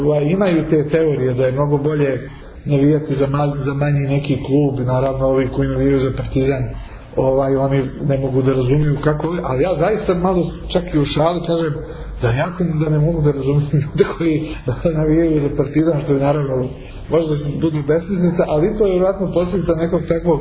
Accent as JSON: {"language": "Bosnian", "town": "Sarajevo", "region": "Federation of Bosnia and Herzegovina", "country": "Bosnia & Herzegovina", "tie": "born there", "said": "da smo živjeli, da sam rođen u Sarajevu, da je moj otac došao iz Novog Sada 59. da živi u Sarajevu."}